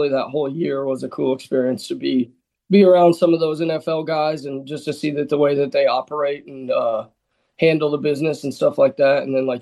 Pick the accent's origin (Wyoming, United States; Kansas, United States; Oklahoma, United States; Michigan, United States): Wyoming, United States; Gillette; So I'm originally from Gillette, Wyoming. My dad was a head high school football coach for 14 years